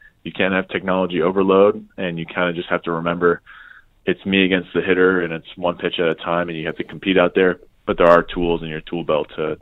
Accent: San Diego, California, United States; Naturally, it was my hometown. So it was surreal. I had to really bring myself down because I knew I was just going to be emotional out there. I fell in love with the game of baseball at Qualcomm and at Petco.

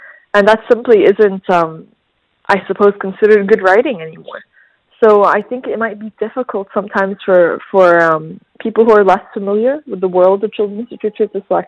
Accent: United States; now in Egypt; I grew up in the States actually before moving to Egypt

